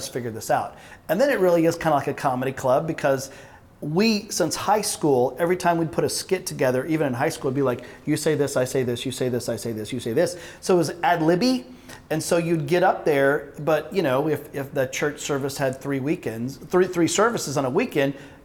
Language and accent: English; Oklahoma, United States; now in Dallas, United States; He lives in Oklahoma. I live in Dallas. We grew up in Oklahoma, but yeah, we live about 3 hours away